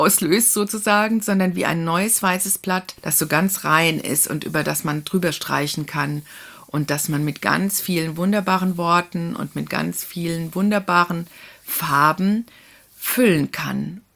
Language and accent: German; Kaiserslautern, Rhineland-Palatinate, Germany; In meiner Heimatstadt Kaiserslautern in einem...